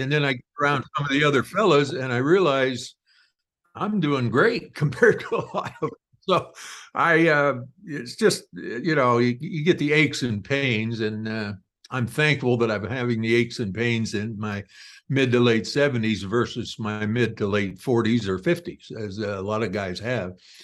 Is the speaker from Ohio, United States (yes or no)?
yes; Ohio, United States; also born or lived in Alaska; But I enjoy it, because that's how I grew up in Ohio. I put that in the book and talked about my childhood in Ohio and how I loved nature so much.